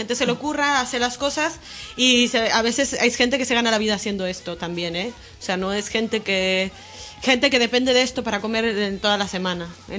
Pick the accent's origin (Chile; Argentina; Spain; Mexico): Mexico; Yo como extranjera lo puedo saber, ¿no? Que, mira, yo vengo de México y tal, he traído tal.